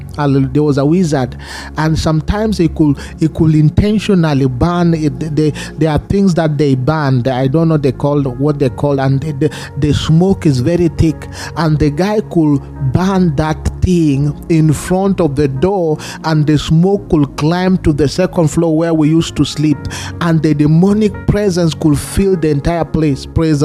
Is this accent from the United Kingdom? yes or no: no; Kenya; now in Chicago, United States; I remember when I came from Kenya to Chicago, I suffered what we call culture shock.